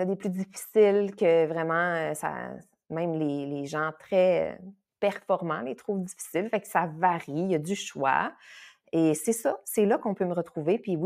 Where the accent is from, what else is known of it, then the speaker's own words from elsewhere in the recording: Jonquière, Quebec, Canada; oui, au Saguenay. Si jamais vous n'aviez pas encore perçu mon accent, c'est là que je suis. À Jonquière.